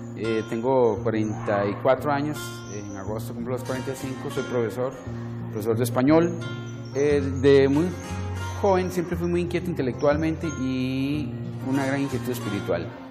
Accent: Costa Rica; me pareció pues que yo como tico me sentía muy extraño.

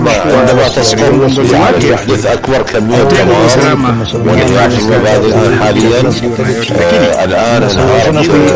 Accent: Iraq; وعندنا في العراق

